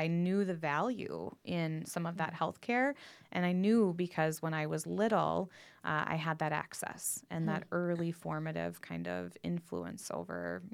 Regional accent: Dallas, Texas, United States; born there; Originally from the southern part of the United States, so I was born in northern Texas, the Dallas-Fort Worth area.

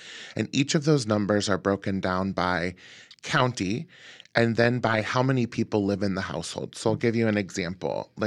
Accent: Oregon, United States; Yeah, so I'm born and raised in Southern Oregon, lived here my whole life

